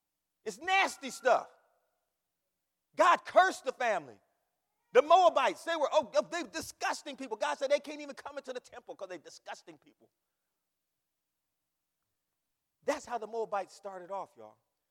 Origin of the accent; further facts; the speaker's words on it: Akron, Ohio, United States; Now, Ekron, not to be confused with my hometown of Akron.